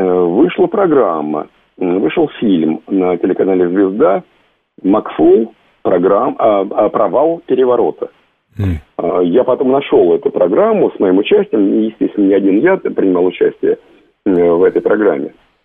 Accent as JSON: {"language": "Russian", "town": "Kupavna", "region": "Moscow Oblast", "country": "Russia", "said": "я из Купавны, и я прекрасно помню, мне было 10 лет"}